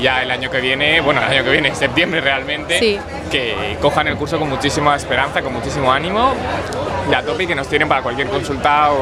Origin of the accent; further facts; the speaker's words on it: Elche, Valencian Community, Spain; A ver, en mi caso yo soy alicantino, soy ilicitano, entonces sí. Claro, yo vivo aquí abajo.